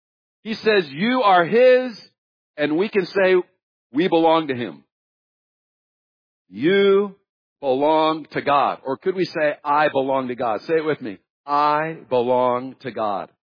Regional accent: Kansas City, United States; now in Florida, United States; I'm from Kansas City. I identify with certain sports teams.

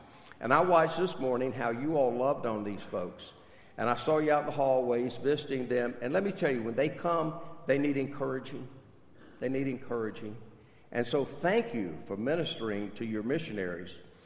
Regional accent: Macon, Georgia, United States; I grew up in Macon, Georgia, was born there, lived there, and my family's an old Macon family.

